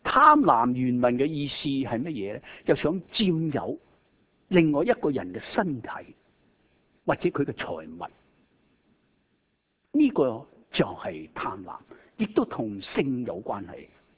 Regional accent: Hong Kong; 我最记得喺香港细个嗰阵时去街市买嘢

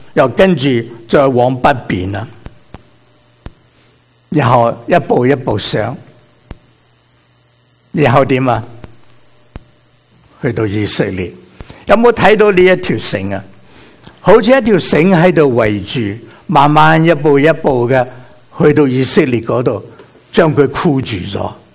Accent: Guangdong, China; 是不是我们广东人会说

